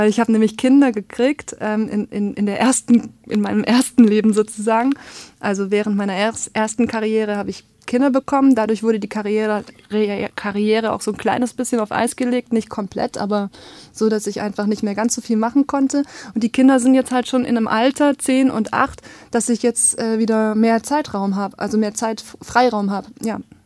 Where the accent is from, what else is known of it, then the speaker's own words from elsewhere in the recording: Genkingen, Baden-Württemberg, Germany; Ich komme hier aus der Gegend, aus Görningen. Das ist bei Reutlingen. Also es gehört zu Reutlingen, aber ist eigentlich fast gleich weit weg wie Tübingen, also Görningen an der Alb.